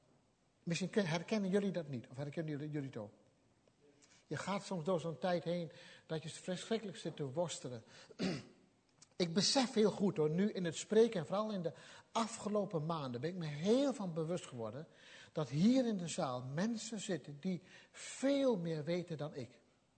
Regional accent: Gelderland, Netherlands; Ik kom van de Veluwe en denk ik van, och, wat ziet het hier allemaal prachtig uit.

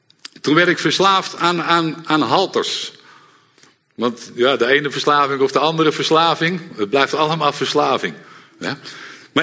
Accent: Haarlem, North Holland, Netherlands; Ik kom uit Haarlem vandaan.

